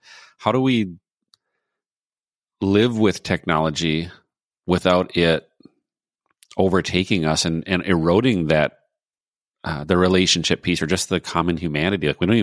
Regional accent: Duluth, Minnesota, United States; was born and raised in Minnesota in the middle of, you know, nowhere, yet the town Duluth was a port city

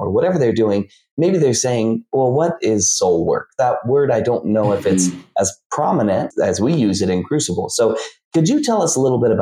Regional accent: Denver, Colorado, United States; from Denver, Colorado. I grew up in Denver. I love Denver. And my whole family's still there.

